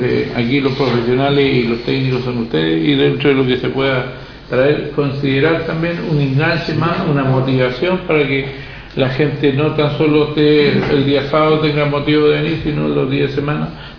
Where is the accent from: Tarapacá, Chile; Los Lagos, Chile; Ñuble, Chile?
Ñuble, Chile; Quillón; si yo soy de Quillón